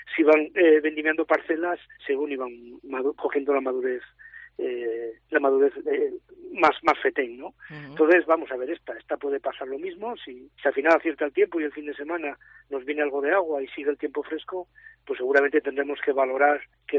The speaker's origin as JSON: {"language": "Spanish", "town": "Autol", "region": "La Rioja", "country": "Spain", "tie": "born or raised there", "said": "Aquí seguimos en mi pueblo, en Autol, estamos en el tempranillo blanco."}